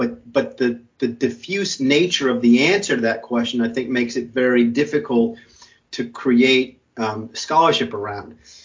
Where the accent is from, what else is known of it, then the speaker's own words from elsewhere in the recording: San Antonio, Texas, United States; we grew up in Texas, and specifically in San Antonio, Texas